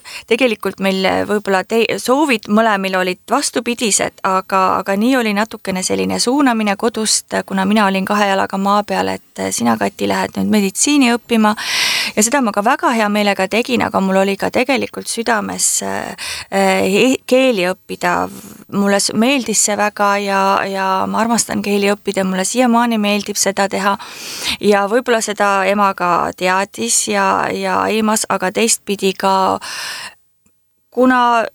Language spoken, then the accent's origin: Estonian; Saare County, Estonia; ma tahan alati tulla ka Saaremaale, kuna ma ju siit pärit olen.